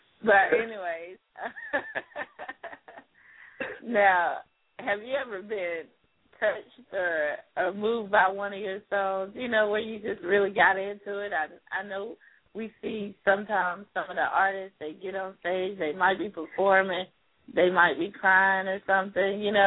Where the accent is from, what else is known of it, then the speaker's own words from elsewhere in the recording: Seneca, South Carolina, United States; Seneca, my hometown. Just love.